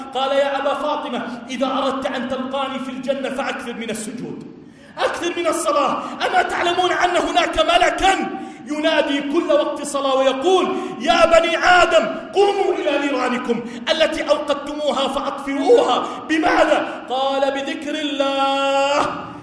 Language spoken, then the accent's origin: Arabic; Jordan; اللهم اجعل بلدنا الأردن واحة للأمن والأمان